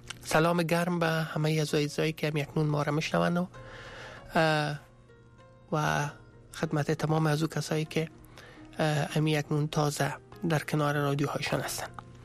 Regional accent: Afghanistan; moved away; از روزی که از افغانستان آمدیم

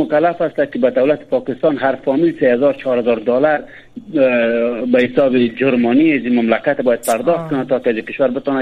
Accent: Afghanistan; now in Pakistan; از افغانستان هستم و فیلن در پاکستان زندگی میکنم

